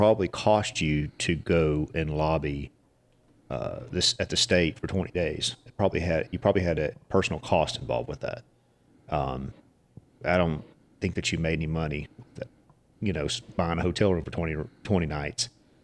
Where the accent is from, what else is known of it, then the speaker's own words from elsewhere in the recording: Louisiana, United States; Tell us, because we're from Louisiana. You know, we've got this French law down here.